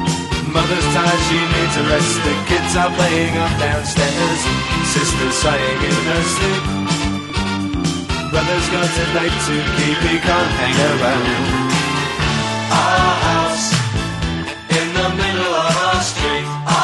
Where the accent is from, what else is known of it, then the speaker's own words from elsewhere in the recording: Bilbao, Basque Country, Spain; also born or lived in Barcelona; Jo soc de Bilbao.